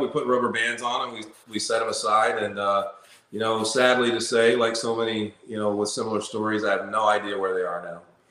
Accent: Oklahoma, United States; born there; because I was born in Oklahoma. We moved around a lot, but, you know, Oklahoma doesn't have a baseball team.

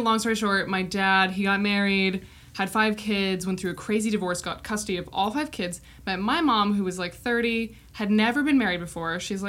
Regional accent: Missoula, Montana, United States; So we grew up in Montana as well. I don't think we mentioned

